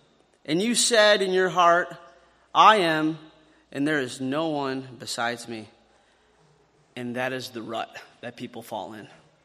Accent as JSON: {"language": "English", "region": "Iowa", "country": "United States", "tie": "born or raised there", "said": "as most of you know by now, I grew up in Northwest Iowa."}